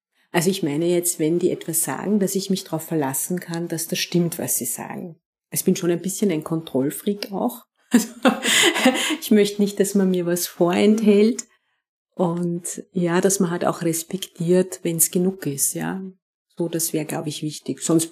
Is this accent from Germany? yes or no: no; Lower Austria, Austria; now in Vienna, Austria; Also ich bin zwar in Niederösterreich geboren und aufgewachsen, aber ich würde Wien schon als mein Zuhause bezeichnen, ja.